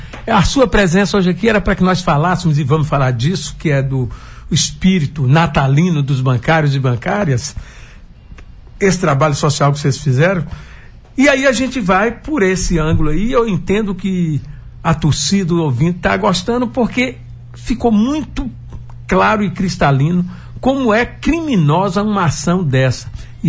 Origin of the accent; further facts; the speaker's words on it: Mortugaba, Bahia, Brazil; nós somos de Mortugaba, que é próxima de Condeúba.